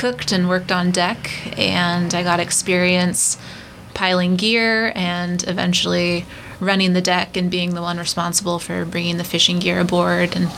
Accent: Edmonds, Washington, United States; I grew up in Edmonds, Washington, but my family is from Southeast Alaska, from Prince of Wales Island.

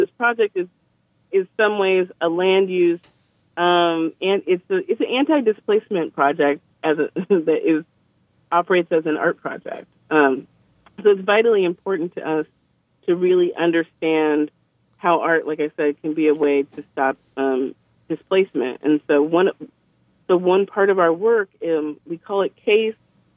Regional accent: Seattle, Washington, United States; I grew up in Seattle. I'm born and raised, and my parents were transplants here

